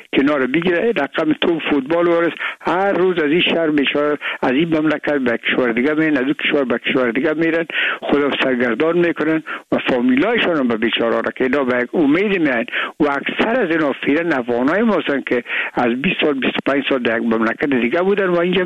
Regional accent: Afghanistan; من و بسیاریشان در این افغانستان تولد نشدن در یک کشور دیگه بودن و میگم ما افغان هستیم

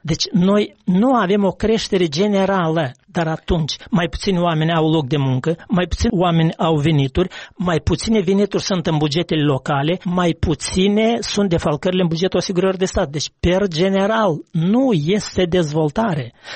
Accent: Baștean, Romania; În satul meu de Baștean am fost și merge de la intrarea în sat până la școală.

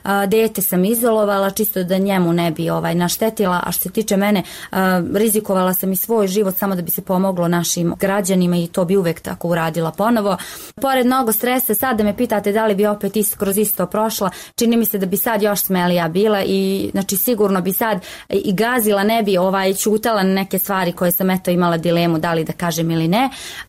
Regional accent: Novi Pazar, Raška District, Serbia; kod nas u Novom Pazaru kaže se koliko ti je nafake

